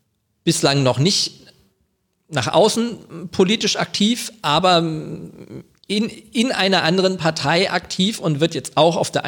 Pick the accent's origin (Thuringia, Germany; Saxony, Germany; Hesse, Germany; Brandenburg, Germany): Hesse, Germany; Wiesbaden; born there